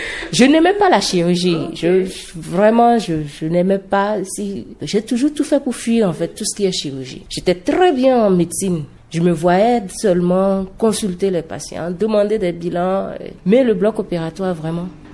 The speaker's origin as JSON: {"language": "French", "town": "Parakou", "region": "Borgou", "country": "Benin", "tie": "born or raised there", "said": "J'ai toujours été à Parako, j'ai grandi à Parako."}